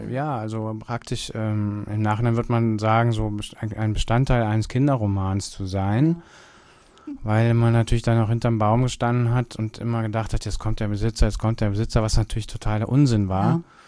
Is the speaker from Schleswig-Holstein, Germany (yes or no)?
no; North Rhine-Westphalia, Germany; ich bin im Bergischen Land groß geworden und in so einem ganz kleinen Weiler, würde man sagen.